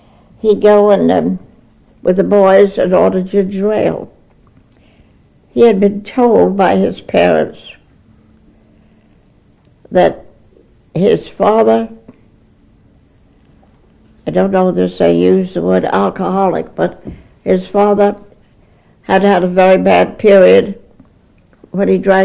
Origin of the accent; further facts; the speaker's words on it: Brooklyn, New York, United States; born there; Well, I was born in Brooklyn on Clinton Street, which is on Brooklyn Heights, on March 4th, 1891.